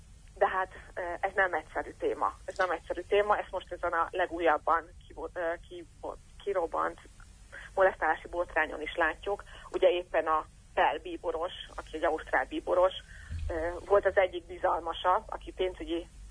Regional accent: Szombathely, Vas, Hungary; born there; Szombathely, ami egyébként az én szülővárosom

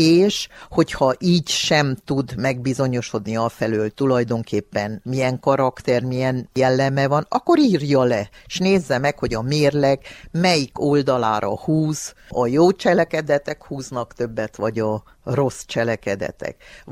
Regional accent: Korond, Harghita, Romania; Igen, én koronnak abba felében nőttem föl, gyermekeskedtem, ahol toplászok voltak, nem fazakasok

